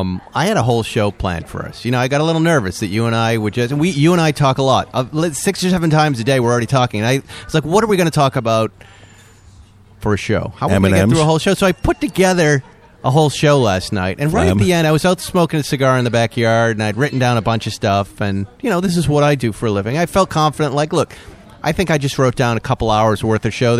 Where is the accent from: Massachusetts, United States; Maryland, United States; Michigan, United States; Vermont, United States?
Massachusetts, United States; And I'm from Massachusetts, you're from New York, and look, we get it. We know what real cold weather is